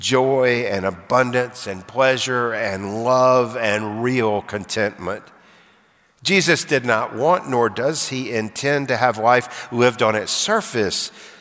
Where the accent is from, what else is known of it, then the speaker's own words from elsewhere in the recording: Alabama, United States; When I was a kid growing up in Alabama, I spent a lot of time on various lakes